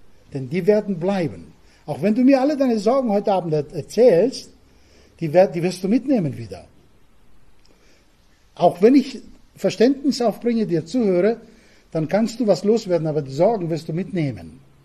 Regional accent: Crete, Greece; German is a second language; von Piräus nach Kreta, wo ich herkomme.

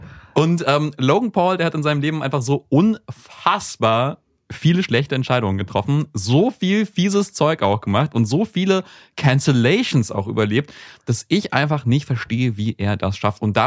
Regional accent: Koblenz, Rhineland-Palatinate, Germany; Ja, ich bin in Koblenz aufgewachsen.

